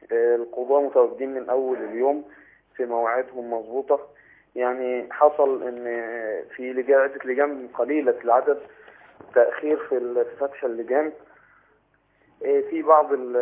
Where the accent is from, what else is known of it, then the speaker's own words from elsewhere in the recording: Tanta, Gharbia, Egypt; عندنا في طنطا الاستاذ مدحت مشعل